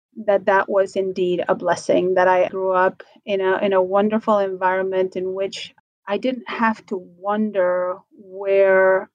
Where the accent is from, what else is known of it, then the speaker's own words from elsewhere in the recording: Buenos Aires, Argentina; So I was born in Argentina, from Buenos Aires originally.